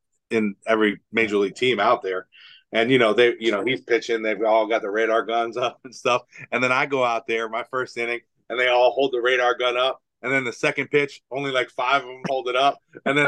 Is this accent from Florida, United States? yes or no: yes; Poinciana, Florida, United States; Yeah, I'm from Poinciana. We don't go to college, you know, playing baseball or whatever.